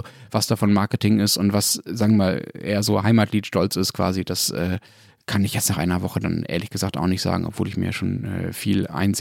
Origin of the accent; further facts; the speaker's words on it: Berlin, Germany; ich komme aus Berlin